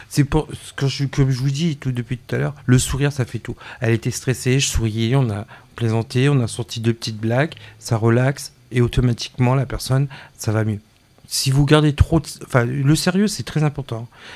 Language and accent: French; Réunion, France; born there; Je suis des îles aussi, hein. Je suis né à La Réunion, hein. Je ne suis pas grandi ici.